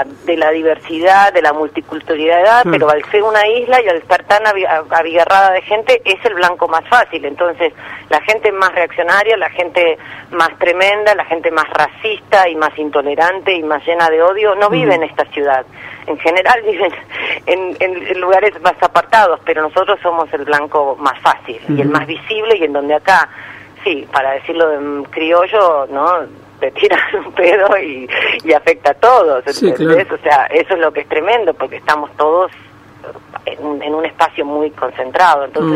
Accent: Argentina; eso ya lo sabemos como argentinos

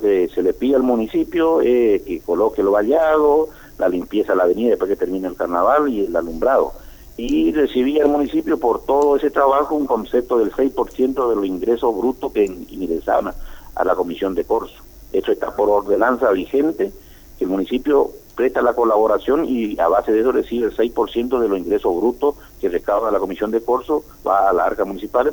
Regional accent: Gobernador Virasoro, Corrientes, Argentina; porque si bien somos de Virasoro

